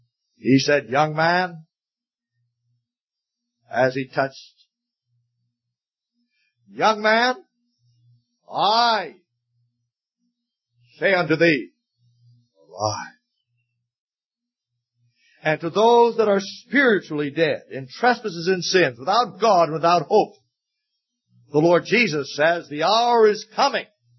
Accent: Bahamas; born there; I was born in the Bahamas

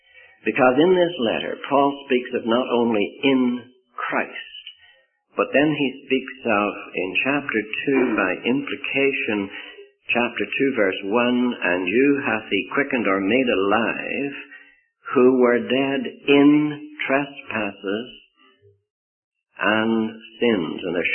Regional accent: Ireland; born there; moved away as an adult; also born or lived in Angola; I was born in Ireland. I left Ireland when I was a very young man and went as a missionary to West Africa, to Angola. I spent 34 years there as a missionary.

